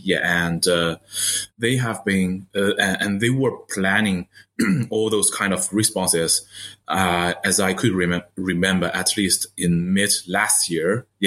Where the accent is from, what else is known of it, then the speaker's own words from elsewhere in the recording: Beijing, China; Yeah, I'm from Beijing. Yeah, it's midsummer.